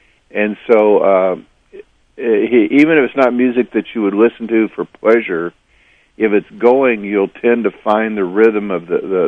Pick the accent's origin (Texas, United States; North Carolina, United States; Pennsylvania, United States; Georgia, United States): Texas, United States; I was raised in Texas, so country and Western music has this dominant beat.